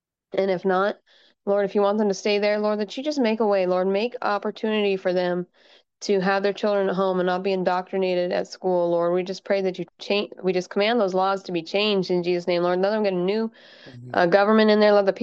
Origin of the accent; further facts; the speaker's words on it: Washington, United States; they're very expensive here compared to, growing up in Washington, you can get them a lot better price.